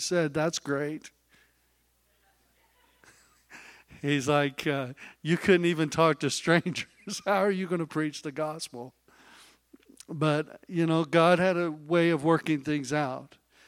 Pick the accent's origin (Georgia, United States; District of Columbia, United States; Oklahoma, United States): Oklahoma, United States; also born or lived in Japan; my wife and I grew up in Oklahoma. I was actually born in Japan. So I have a little label behind my collar that says made in Japan.